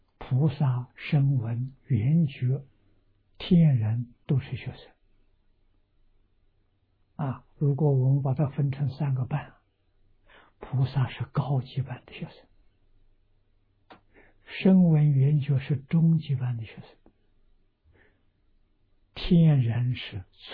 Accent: China; 我们中国人称桃李天天王啊为玉皇大帝啊

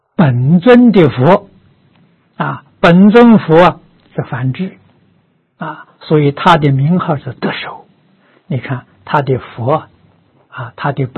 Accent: China; 我们中国人习惯称善恶，印度人习惯呢称黑白。

